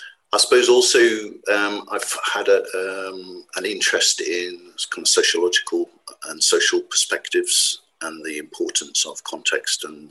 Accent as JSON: {"language": "English", "region": "Wales", "country": "United Kingdom", "tie": "born or raised there", "also_born_or_lived": "South Africa / Brazil", "said": "I come from a very complex background. I was born in South Africa. My mother was from Brazil. I lived in Brazil for a while. And then sort of as a kid and then arrived in North Wales, which was a bit of a jolt."}